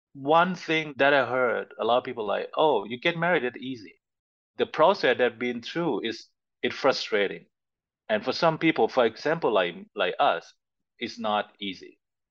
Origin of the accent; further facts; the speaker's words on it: Thailand; I'm from Thailand.